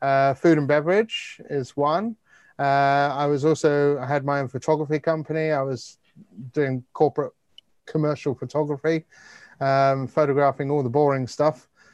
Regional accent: Malta; also born or lived in Cyprus / United Kingdom; now in Hong Kong; So I've been in Hong Kong over about 30 years now. I originally came here from the UK, although I spent most of my childhood in the Mediterranean, growing up in Malta and Cyprus.

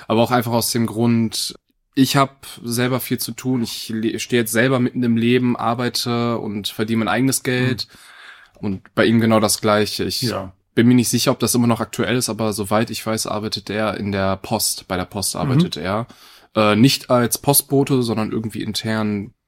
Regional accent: Essen, North Rhine-Westphalia, Germany; ich bin aber auch hier in Essen geboren tatsächlich und auch tatsächlich hier in Werden groß geworden, 18 Jahre lang. Bin letztes Jahr August bin ich hier weggezogen.

